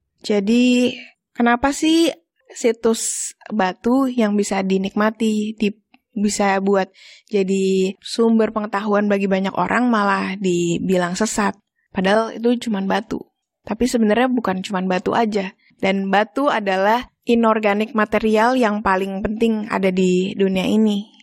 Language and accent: Indonesian; Jakarta, Indonesia; now in Java, Indonesia; Menurut aku yang datang dari Jakarta